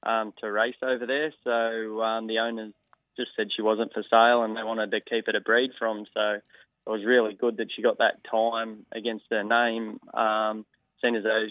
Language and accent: English; Temora, New South Wales, Australia; wouldn't mind taking her down to Tamora for the Tamora Cup, which is my hometown cup too.